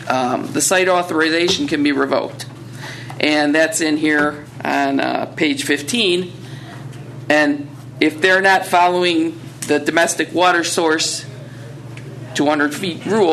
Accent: Illinois, United States; now in Toledo, United States; was raised in Illinois, and so most of my background is Illinois soil testing

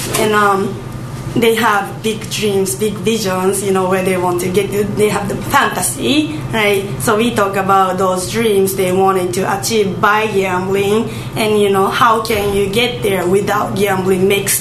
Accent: Japan; I'm from Japan. And, you know, in Asian countries, there is so much belief in superstition

